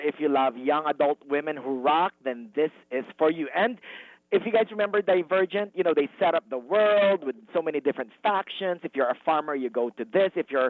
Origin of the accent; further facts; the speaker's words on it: Indiana, United States; Maybe we're going to Indiana, my old hometown.